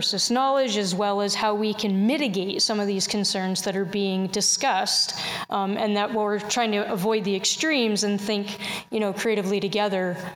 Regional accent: Canada

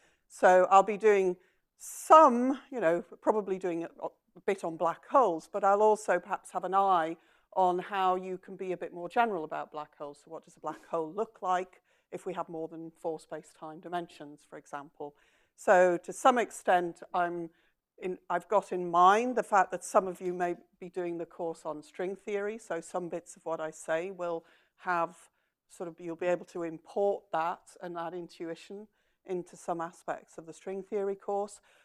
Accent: Durham, North East England, United Kingdom; I'm from Durham in England

